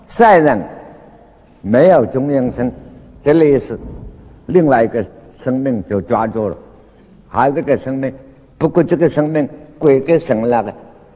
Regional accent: China; 譬如我们中国人讲神

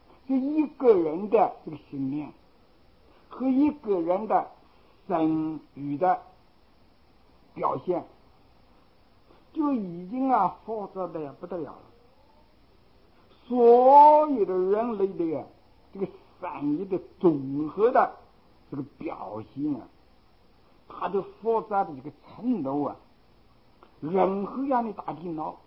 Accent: China

